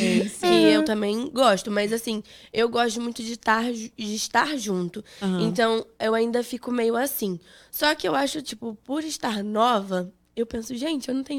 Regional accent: Rio de Janeiro, Brazil; now in Bom Jesus de Itabapoana, Brazil; eu sou carioca, mas hoje em dia eu moro no interior do Rio, né? Uhum. Chamado Bom Jesus de Itabapoana.

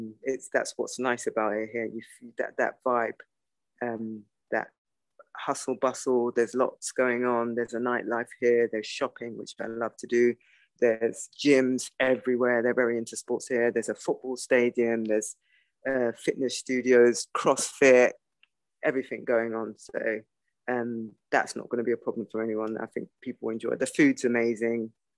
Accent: United Kingdom; Yes, I'm a British student.

